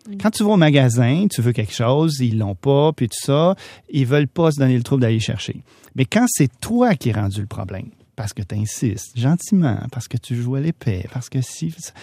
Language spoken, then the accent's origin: French; Canada; Puis quand on dit qu'on est des Canadiens, tout de suite le sourire, puis ça change.